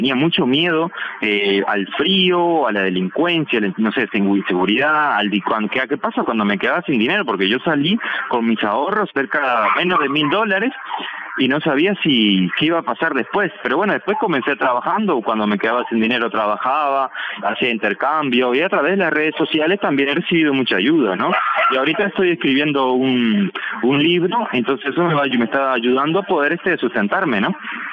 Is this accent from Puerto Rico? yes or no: no; José Enrique Rodó, Soriano, Uruguay; moved away; Hace 2 años y medio que salí de Uruguay en la bicicleta. Salí de Soriano, ahí de mi pueblo, José Enrique Rodó.